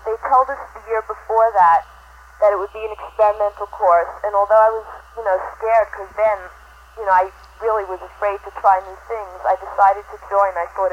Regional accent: Roslyn Heights, New York, United States; Hello, I'm from Long Island, from Roslyn Heights

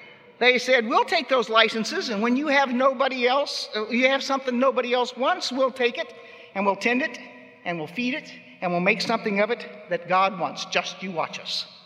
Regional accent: Missouri, United States; Oh, and then there's Missouri. It's my home state.

